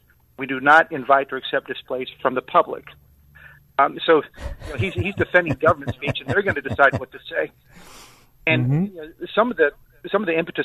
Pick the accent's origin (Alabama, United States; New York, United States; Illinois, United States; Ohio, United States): Illinois, United States; Wilmette; thanks for covering this this important issue in my hometown.